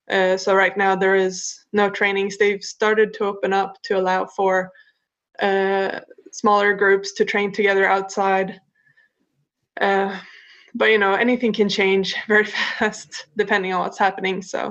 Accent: Stockholm, Stockholm County, Sweden; in 2012, I moved to the north of Sweden. So I'm from Stockholm originally. I moved to the north of Sweden and did not end up playing handball there. I moved for uni

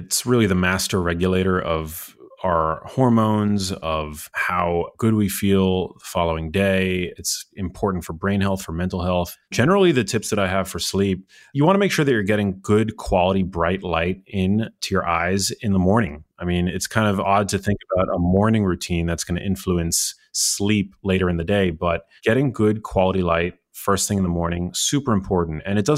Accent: New York City, New York, United States; I mean, I grew up in New York City, so my exposure to nature, I didn't have much save for the occasional excursion into Central Park.

